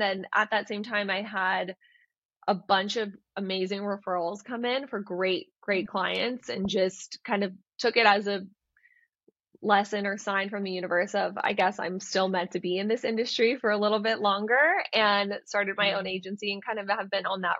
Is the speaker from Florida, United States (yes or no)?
yes; Florida, United States; now in California, United States; I'm from Florida, so USC really became kind of my home in California.